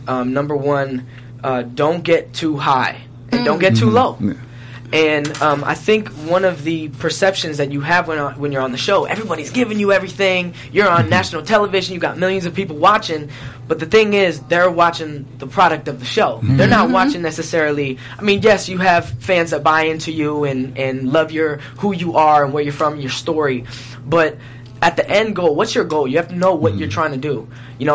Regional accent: Seattle, Washington, United States; You know, I'm from Seattle. And there's not much music pop like scene up there.

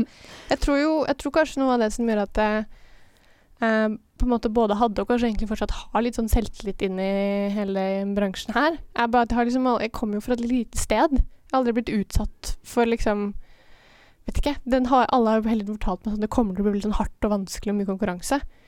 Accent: Lillehammer, Innlandet, Norway; Jeg kommer fra Lillehammer.

